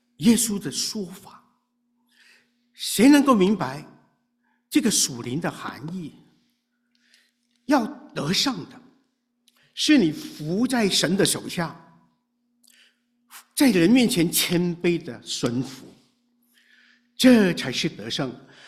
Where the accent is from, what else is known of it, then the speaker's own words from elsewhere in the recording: China; 而且我们从小在国内受教育